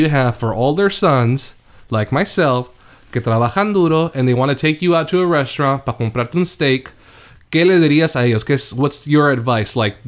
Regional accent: Mexico; Yo soy mexicano

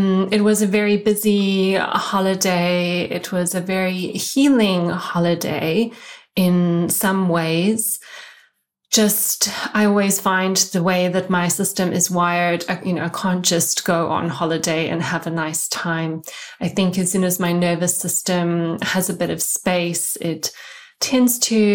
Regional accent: South Africa; headed off to South Africa for 3 weeks for a wonderful holiday in the South African sun, just in my hometown, spending a lot of time with my family

